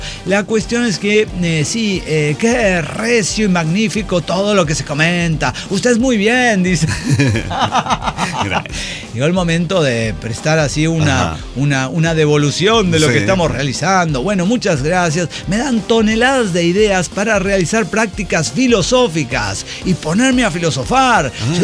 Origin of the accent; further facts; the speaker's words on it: Hermosillo, Sonora, Mexico; now in Avon, United States; Sí, soy, bueno, de Hermosillo, bueno, Sonora, soy norteño